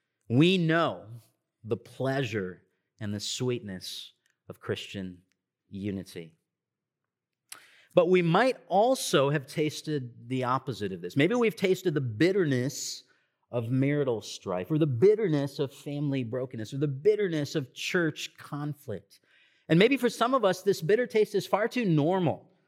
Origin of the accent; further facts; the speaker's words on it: Michigan, United States; also born or lived in Boston; So most of you know I grew up in Michigan, but going to be that sort of crowd today.